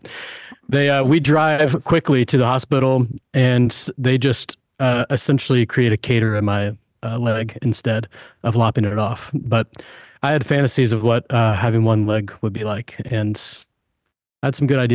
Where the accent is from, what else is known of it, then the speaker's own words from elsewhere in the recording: Louisville, Kentucky, United States; Yeah, so I grew up in the Louisville area, and I didn't grow up at this church. I grew up at one of our a sister church, kind of on the other end of town.